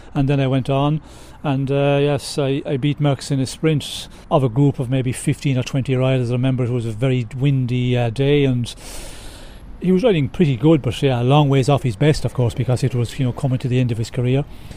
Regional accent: Ireland; being Irish as well

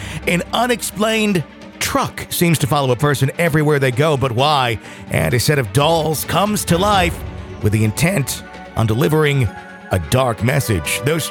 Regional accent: Wisconsin, United States; We're from Wisconsin, so we have much experience sledding.

